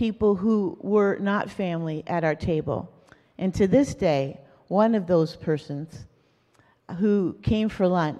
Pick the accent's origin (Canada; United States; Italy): Canada; Scarborough, Ontario; growing up in Scarborough as a first-generation Canadian